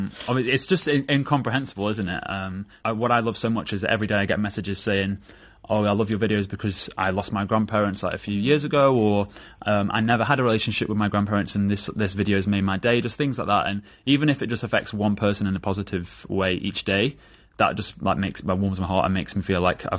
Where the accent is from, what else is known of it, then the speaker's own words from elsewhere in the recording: England, United Kingdom; accent: northern; I have the northern accent, even though I've got an Italian name, so I was raised in the Midlands, but I definitely have a strong Italian identity.